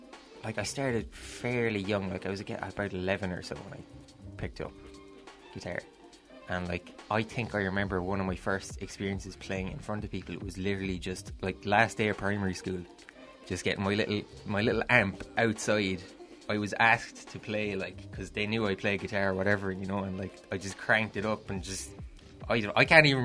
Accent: Ireland; seeing bands here in Ireland actually doing it, you know, because I grew up out in Novel

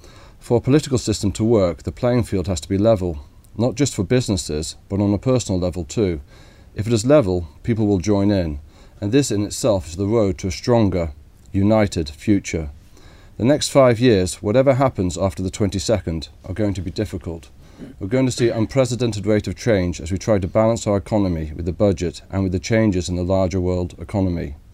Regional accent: Glen Maye, Isle of Man; born there; I was born in 1971 in Glen May. I've brought several businesses or been involved in businesses coming to the island

